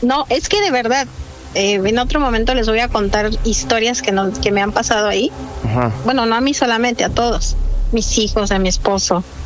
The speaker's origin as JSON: {"language": "Spanish", "region": "Mexico City", "country": "Mexico", "lives_now": "Veracruz, Mexico", "said": "Yo soy de la Ciudad de México, pero me vine a vivir a Veracruz. Y en el rancho de mi esposo, donde vivimos, hace como 11 años"}